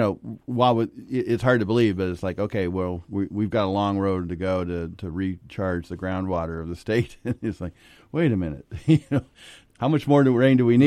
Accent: California, United States; I spent many a night growing up in Southern Humboldt in the dark.

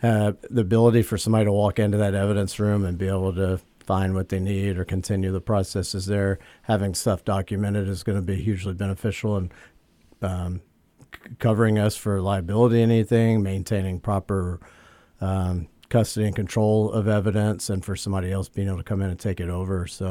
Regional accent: Louisiana, United States; What's the math? I'm from Louisiana.

